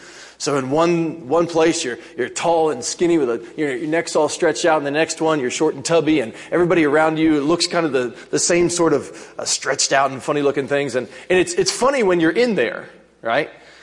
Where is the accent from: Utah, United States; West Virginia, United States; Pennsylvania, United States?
West Virginia, United States; If you've never been there, I'm from West Virginia. I can say that.